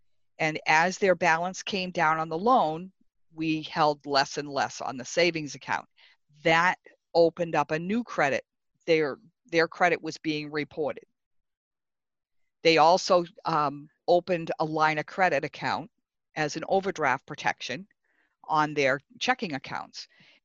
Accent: Goffstown, New Hampshire, United States; I grew up in Goffstown, New Hampshire, which is not far from here.

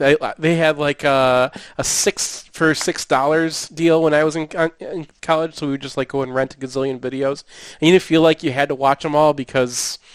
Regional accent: West Bloomfield, Michigan, United States; Like, I come from Bagel Town, USA, over here in West Bloomfield, and we have very strong thoughts about bagels

